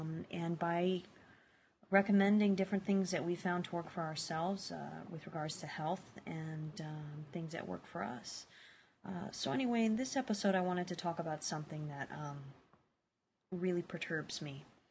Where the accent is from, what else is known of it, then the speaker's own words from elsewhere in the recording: Antibes, Provence-Alpes-Côte d'Azur, France; now in United States; I'm actually not from here. I was born in America, but when I was 5, my family bought a house in France. And I spent most of my life there. It's a town called Antibes.